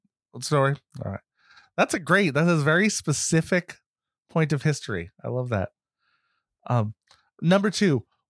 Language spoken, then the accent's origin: English; Massachusetts, United States; I used to talk about the advantage to growing up in Massachusetts there, that U.S. history was the state history as well.